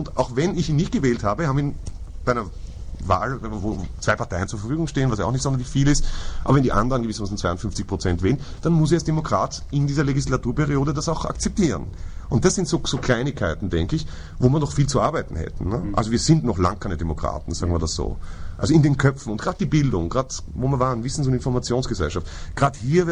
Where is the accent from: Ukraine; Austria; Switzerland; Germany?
Austria; Eigentlich ist das ist die Grundlage unserer Verfassung, auf die ich als Österreicher im Übrigen auch vereidigt bin.